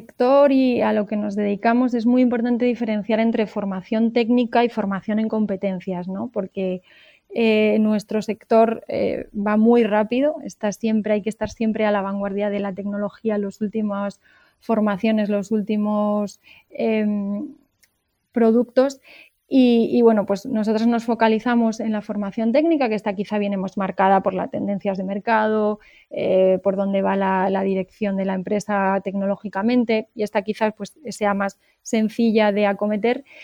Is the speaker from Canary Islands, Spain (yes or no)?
no; Salamanca, Castile and León, Spain; now in Madrid, Spain; Estudié en Salamanca, que es de donde yo soy, en la universidad, y luego en un máster especializado en recursos humanos. Y hace 10 años, bueno, pues me vine aquí a Madrid a probar suerte